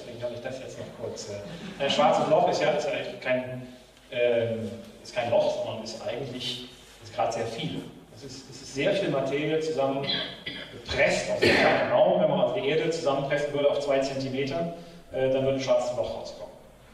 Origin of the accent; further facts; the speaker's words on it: Frechen, North Rhine-Westphalia, Germany; Wir kommen aus der Frechener Nähe von Köln. Da wohne ich auch heute noch. Und bin aber am Lehrstuhl in Holland, in Winwegen.